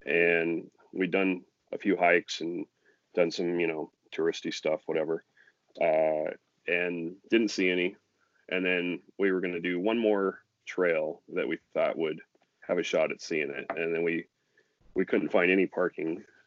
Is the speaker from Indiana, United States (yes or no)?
no; Olympia, Washington, United States; Yeah, I grew up in Olympia, Washington. And I lived there until I was like 25.